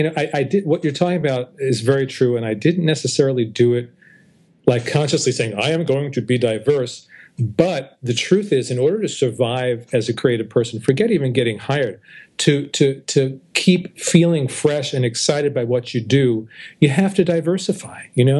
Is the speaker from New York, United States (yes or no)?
yes; Brooklyn, New York, United States; they remind me of me and my friends when I was a teenager growing up in Brooklyn, hanging around on a Saturday night, just goofing around with each other.